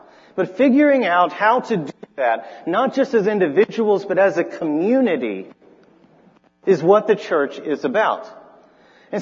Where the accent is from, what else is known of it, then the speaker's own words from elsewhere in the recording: Noonan, Georgia, United States; I mean, I'm from Noonan, Georgia. I'm from 2 hours north of here.